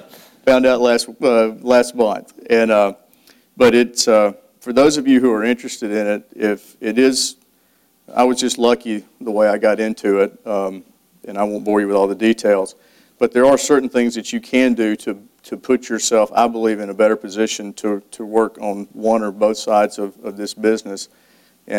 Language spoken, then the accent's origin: English; Birmingham, Alabama, United States; I'm from Birmingham.